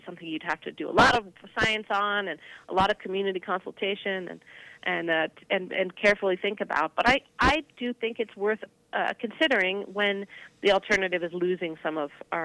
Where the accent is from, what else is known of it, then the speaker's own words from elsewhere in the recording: Seattle, Washington, United States; I grew up in Seattle, and pretty within my lifetime, we've seen a lot of bird changes